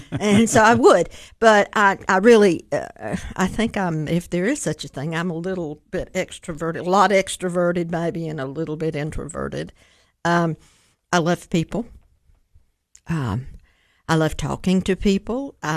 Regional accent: Cookeville, Tennessee, United States; But I was born and raised here in Cookeville and very proud of it. I left for a short period of time when I got through school at Tennessee Tech. But I came back home

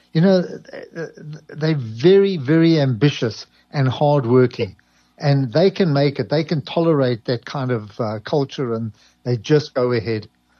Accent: South Africa; we British by background. I mean, even though we're South African and that we were brought up in the Westminster system of schooling and so on, of Parliament.

